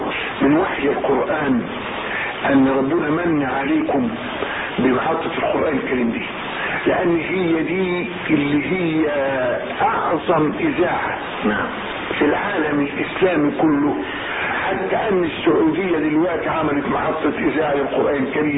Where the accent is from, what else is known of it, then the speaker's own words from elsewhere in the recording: Tanta, Gharbia, Egypt; أنا نشأت في طنطا، وبعد ما تخرجت من القرية حفظا وتجويدا وقراءة رحت طنطا.